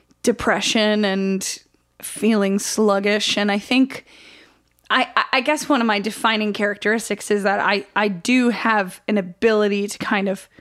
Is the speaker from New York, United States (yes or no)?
yes; Oswego, New York, United States; So I grew up in Oswego, New York